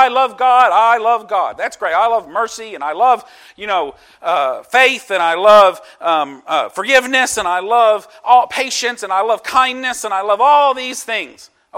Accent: United States; I'm American, I got rights and rights and rights.

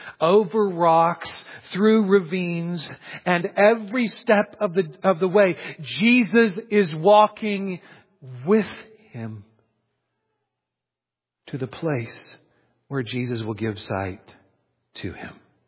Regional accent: Adrian, Missouri, United States; There are a few things that stick out in my memory about my hometown of Adrian, Missouri, like 1982.

